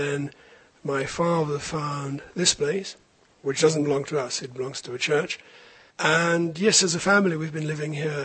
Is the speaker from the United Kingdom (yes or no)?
yes; London, United Kingdom; born there; The story is that I was born in London. I was born in May 1948.